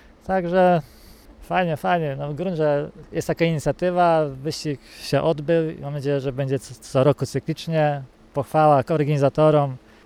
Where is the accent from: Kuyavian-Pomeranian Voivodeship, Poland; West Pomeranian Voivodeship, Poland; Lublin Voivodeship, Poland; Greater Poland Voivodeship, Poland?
Kuyavian-Pomeranian Voivodeship, Poland; Mogilno; A wiesz, jesteśmy z Mogilna, więc też tutaj tak łatwy dojazd